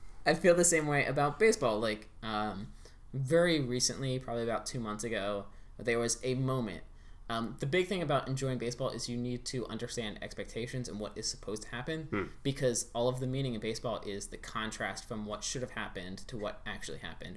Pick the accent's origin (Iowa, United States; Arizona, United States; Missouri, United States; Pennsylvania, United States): Pennsylvania, United States; Pittsburgh; I'm from Pittsburgh originally, all my family were Pittsburgh Pirates fans.